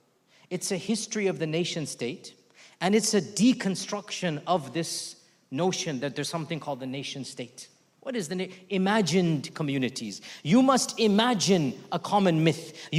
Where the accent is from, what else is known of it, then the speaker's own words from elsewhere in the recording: United States; You're British, I'm American.